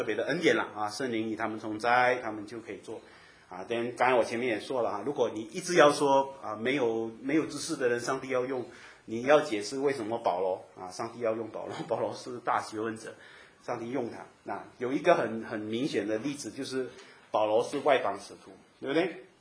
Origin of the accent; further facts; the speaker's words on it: Malaysia; 我们是马来西亚人，没什么文化啊。我记得我去到加拿大，我第一次接触很多国内的人啊